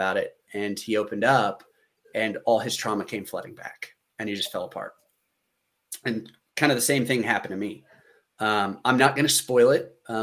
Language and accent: English; Oklahoma, United States; Because I'm from Oklahoma.